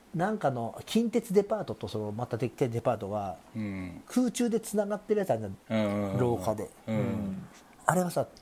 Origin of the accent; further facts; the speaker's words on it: Kuwana, Mie, Japan; 俺ゆうひくんと慶三がうちの地元に来るんだったら、まあなんか桑名はそんなにお店もないから四日市に連れてこうと思ってたんだけど